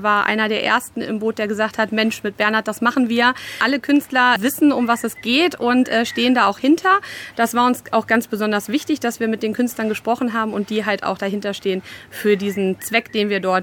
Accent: Müden, Germany; born there; ich bin 33 Jahre und ich komme gebürtig aus Müden.

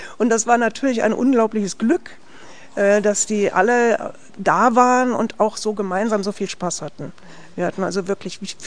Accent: Berlin, Germany; weil ich bin ja aus West-Berlin

